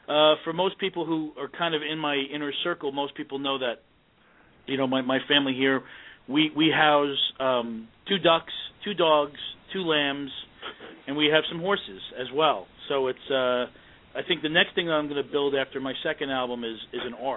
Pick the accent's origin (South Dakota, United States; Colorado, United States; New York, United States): New York, United States; now in Dallas, United States; even though I'm from New York, I currently reside right outside of Dallas, Texas.